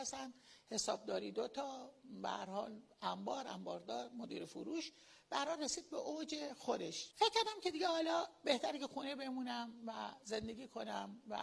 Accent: Shiraz, Fars, Iran; born there; من در شیراز متولد شدم، در یه خانواده‌ای میتونم بگم مرفه اون زمان، یعنی با معیارای اون زمان مرفه.

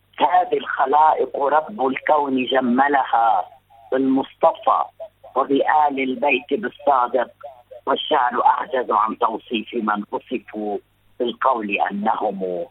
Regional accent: Lebanon; هكذا الرسالة تخدم عندنا في لبنان مثلا

